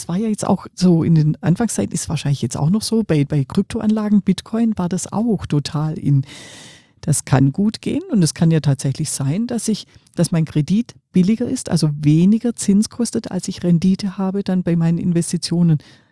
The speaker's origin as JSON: {"language": "German", "region": "Baden-Württemberg", "country": "Germany", "said": "ich bin ja Schwäbin"}